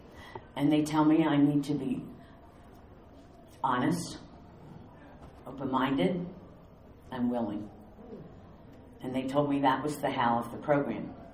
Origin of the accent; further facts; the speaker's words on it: Philadelphia, Pennsylvania, United States; Now, I'm from the Philadelphia area. I don't know if any of you are. I was born and raised in Roxborough.